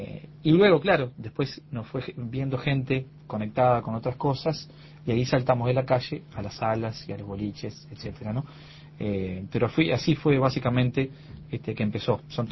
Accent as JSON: {"language": "Spanish", "region": "San José", "country": "Uruguay", "lives_now": "Montevideo, Uruguay", "said": "cuando nos mudamos para Montevideo, que éramos de San José, nosotros, algunos de nosotros somos de San José"}